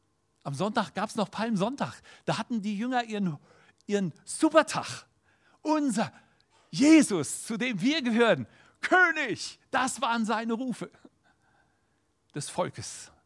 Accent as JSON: {"language": "German", "country": "Ukraine", "said": "Und ich weiß als Ukrainer, dass das die nächsten 20 Jahre so ist."}